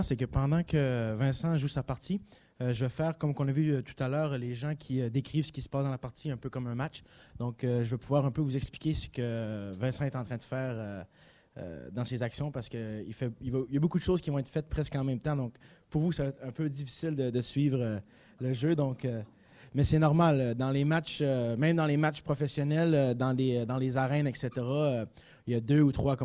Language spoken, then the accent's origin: French; Canada; je suis un Canadien. Je suis à Poitiers pour le week-end.